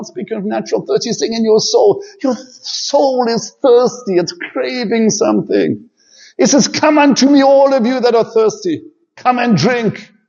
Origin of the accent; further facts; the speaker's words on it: Zimbabwe; moved away; I never wanted to leave Zimbabwe all my life. I grew up in Zimbabwe.